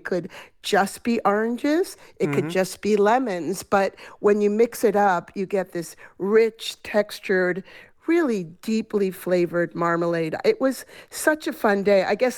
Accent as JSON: {"language": "English", "town": "New York City", "region": "New York", "country": "United States", "tie": "born or raised there", "said": "I was born and lived in New York City for many years."}